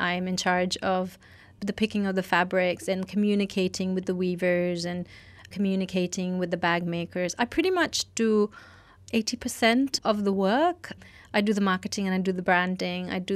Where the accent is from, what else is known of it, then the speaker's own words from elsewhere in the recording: Bogor, West Java, Indonesia; because I grew up in Indonesia in a small village in Bogor